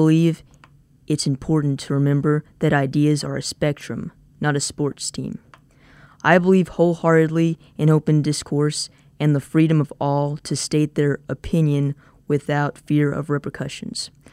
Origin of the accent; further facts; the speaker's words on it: Kentucky, United States; from Round County Senior High School, and my piece is called I Still Believe. As a high schooler in Eastern Kentucky, raised in such a polarizing climate